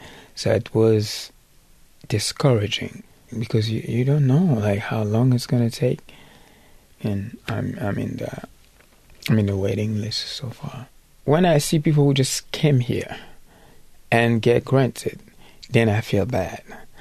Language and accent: English; Kinshasa, DR Congo; English is a second language; moved away as an adult; I grew up in Kinshasa. Kinshasa it's like New York, but in the Congo. I went to school for journalism, and I was like a reporter.